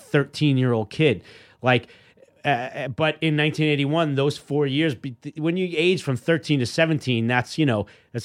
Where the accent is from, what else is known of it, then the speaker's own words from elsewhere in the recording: New York, United States; As a kid growing up in New York, I mean, he was Marv Albert was my local guy on the 6 o'clock news.